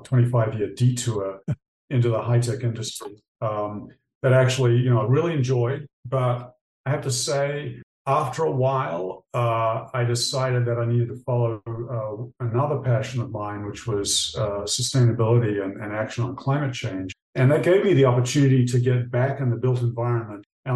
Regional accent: New Zealand; So I grew up in New Zealand

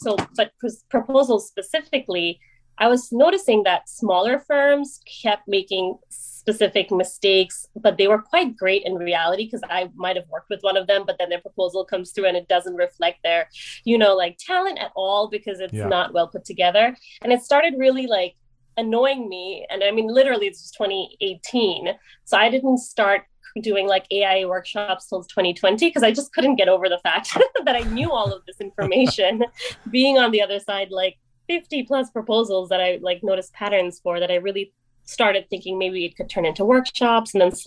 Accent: India; now in United States; So again, I grew up in India. I moved here in 1997.

